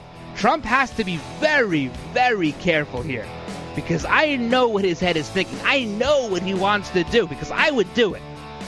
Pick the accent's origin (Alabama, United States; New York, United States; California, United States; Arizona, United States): New York, United States; I know I'm a New Yorker. It's very, very hard to do.